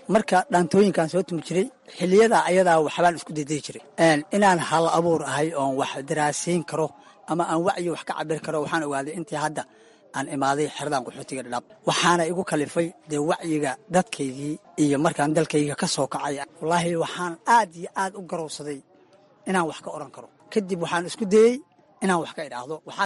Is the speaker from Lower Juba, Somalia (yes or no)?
yes; Lower Juba, Somalia; born or raised there; also born or lived in Galgaduud